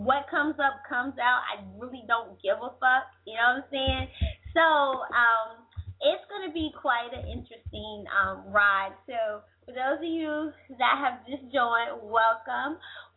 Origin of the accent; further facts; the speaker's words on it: Greensboro, North Carolina, United States; There's a lot of things going on in my hometown this weekend. I'm in Greensboro, North Carolina.